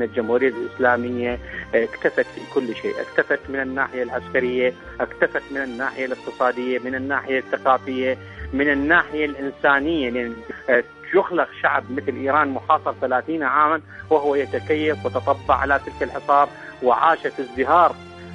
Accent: Iraq; من العراق، وشكرا جزيلا لكم وأعتذر على الإطالة

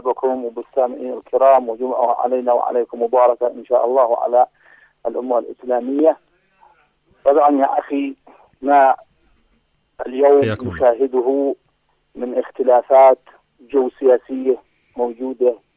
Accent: Yemen; وأما من ناحية الأدوات التي هي موجودة الآن عندنا في اليمن

